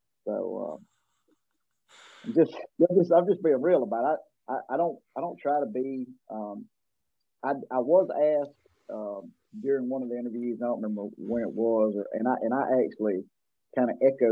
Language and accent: English; Deep South, United States; I was born and raised in the Deep South. I don't know anything besides that.